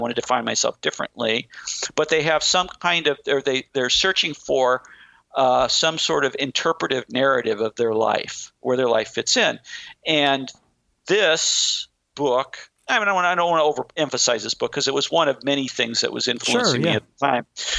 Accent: St. Louis, Missouri, United States; I grew up in South St. Louis, and one of the things to note about South St. Louis is it's a very Catholic place.

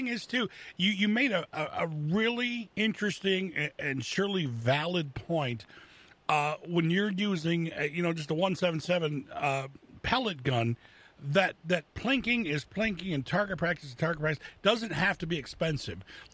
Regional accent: Flint, Michigan, United States; because growing up in Flint, the Detroit rock scene was huge

